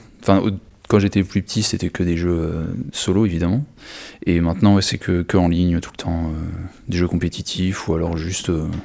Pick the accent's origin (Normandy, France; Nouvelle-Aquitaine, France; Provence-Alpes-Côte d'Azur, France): Nouvelle-Aquitaine, France; Limoges; je vis à Limoges, enfin je suis de Limoges